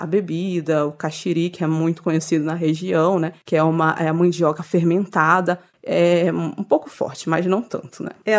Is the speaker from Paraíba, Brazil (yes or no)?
no; Amazonas, Brazil; E lá na minha região, que é Alto Rio Negro, é muito usado